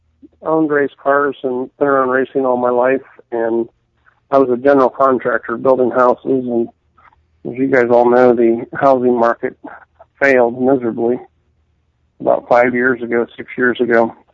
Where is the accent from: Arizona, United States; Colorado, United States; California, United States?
Arizona, United States; I was born and raised in Arizona, a native of Arizona